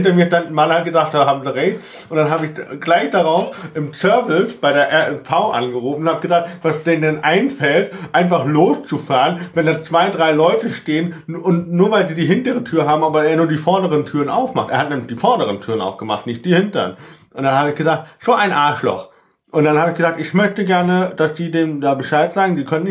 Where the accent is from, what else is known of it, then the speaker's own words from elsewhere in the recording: Lünebach, Rhineland-Palatinate, Germany; ich wurde in meiner Heimat Lünebach ganz oft gezwungen, in die katholische Kirche zu gehen. Deswegen kann ich diesen Kniefall, bis ich dann irgendwann gesagt habe, nee, das mache ich nicht mehr mit. Ich bin evangelisch, ich bin Protestant